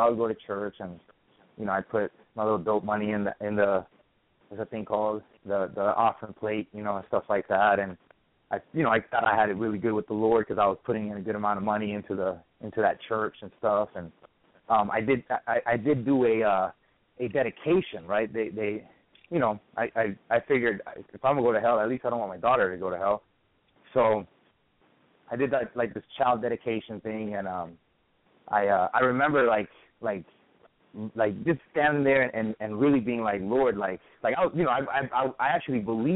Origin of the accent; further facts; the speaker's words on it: Miami, Florida, United States; now in Columbus, United States; I am from Miami, Florida, but I live in Columbus, Georgia.